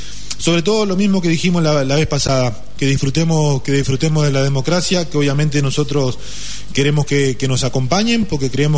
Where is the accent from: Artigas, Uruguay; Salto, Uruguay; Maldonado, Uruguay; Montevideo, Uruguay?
Salto, Uruguay; que el 12 seguimos siendo los mismos salteños